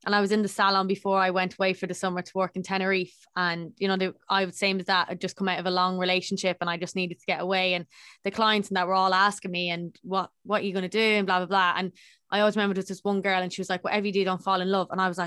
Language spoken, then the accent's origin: English; Ireland; I was brought up Catholic, obviously I'm Irish, so it's just general that I was going to be Catholic and all